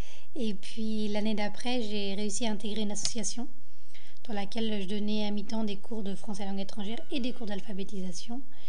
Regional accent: Angers, Pays de la Loire, France; born there; now in Nantes, France; À Angers, mais j'ai quitté la région très rapidement.

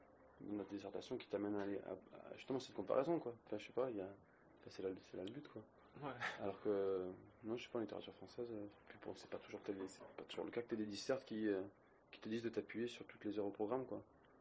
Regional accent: Martigues, Provence-Alpes-Côte d'Azur, France; Non, je suis de Martigues, hein. Je suis né à Martigues, je vis à Martigues.

